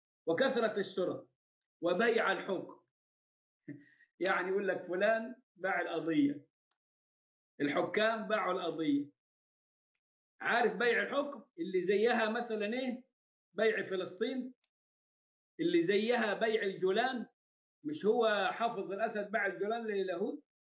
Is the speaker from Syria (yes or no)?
no; Upper Egypt, Egypt; إحنا عندنا في الصعيد نحرج بالجيم،